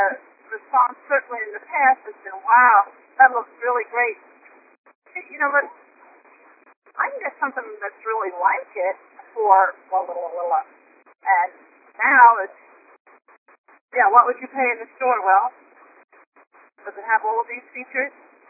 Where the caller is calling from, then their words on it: Virginia, United States; calling from Virginia